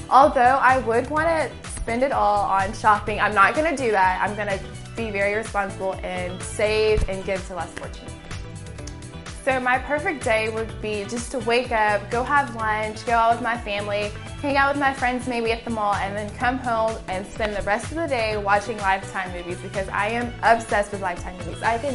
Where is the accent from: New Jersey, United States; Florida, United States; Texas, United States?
Texas, United States; Houston; I'm from Houston, Texas, and this is my second season being an HTC.